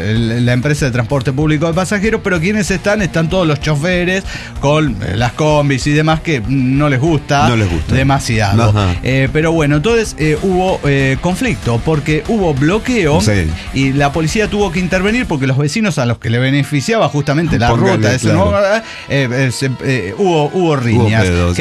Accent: Córdoba, Argentina; Soy de Córdoba, gente.

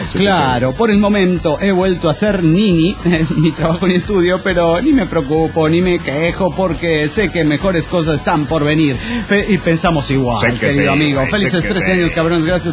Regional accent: León, Guanajuato, Mexico; de León, Guanajuato.

